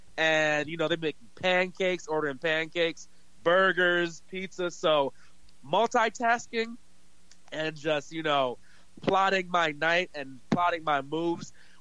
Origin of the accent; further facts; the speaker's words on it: New Jersey, United States; and I'm New Jersey.